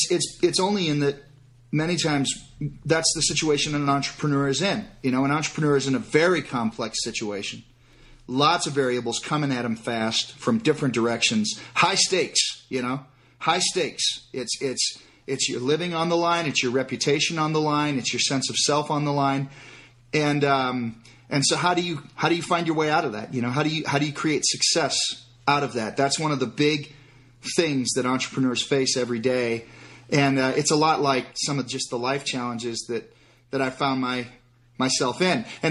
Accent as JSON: {"language": "English", "town": "Detroit", "region": "Michigan", "country": "United States", "tie": "born or raised there", "said": "You know, I was raised in Detroit. I was in a blue collar middle class neighborhood and lower middle class neighborhood, and it was a rough town."}